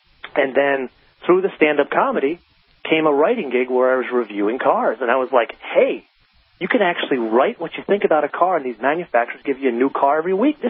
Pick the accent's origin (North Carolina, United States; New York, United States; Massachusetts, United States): New York, United States; now in Los Angeles, United States; I'm a New Yorker through and through. It's the greatest city in the world. It's probably, I would consider it my home. But I actually left New York to start stand-up comedy.